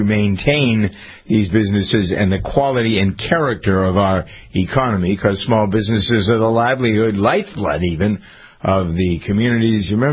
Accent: Framingham, Massachusetts, United States; And most of you know that I have a farm in Massachusetts here in my hometown of Framingham.

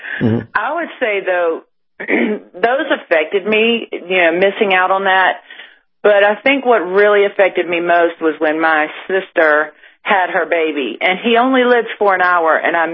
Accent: Wilmington, North Carolina, United States; I grew up in North Carolina, in Wilmington, North Carolina, pretty small town back then.

